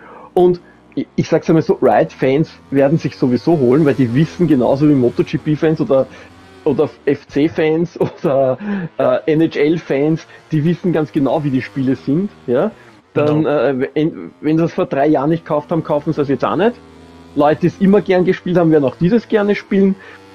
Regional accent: Austria; als Österreicher

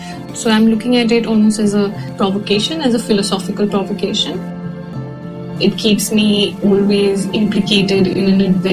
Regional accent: Delhi, India; born there; I was born in Delhi, and I have been living here. It's a challenging city, right?

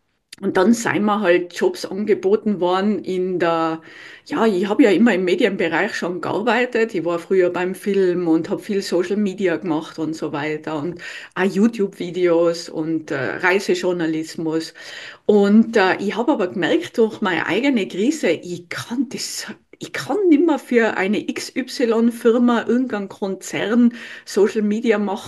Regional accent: Tyrol, Austria; born there; now in Vorarlberg, Austria; ich lebe in Vorarlberg, bin aber gebürtige Tirolerin.

